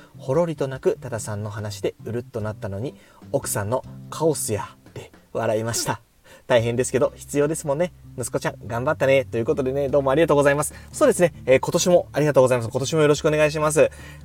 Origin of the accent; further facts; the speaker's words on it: Osaka, Japan; なんせ大阪生まれの大阪育ち、うどんと粉もんで育った人間なので